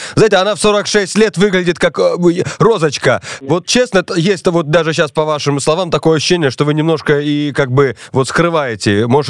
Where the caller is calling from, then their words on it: Moscow, Russia; я сейчас из Москвы вам звоню, потому что в командировке.